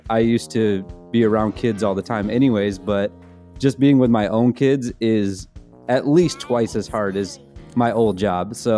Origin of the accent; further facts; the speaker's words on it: Battle Creek, Michigan, United States; I grew up in Battle Creek, Michigan, which is Cereal City, USA.